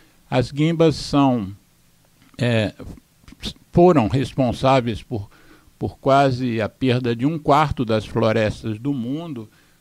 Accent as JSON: {"language": "Portuguese", "region": "Rio de Janeiro", "country": "Brazil", "tie": "born or raised there", "said": "a Praia do Leblon, que é o bairro onde eu resido, onde eu nasci e resido."}